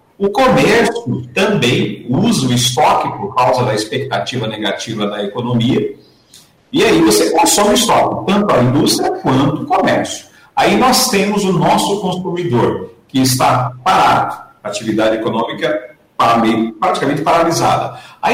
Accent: Brazil; O Brasil, você e eu como brasileiros, o Brasil não é para amadores.

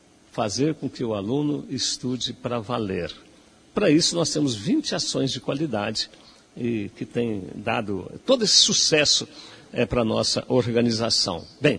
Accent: Maringá, Paraná, Brazil; aqui de Maringá, nascemos aqui, eu me criei aqui em Maringá

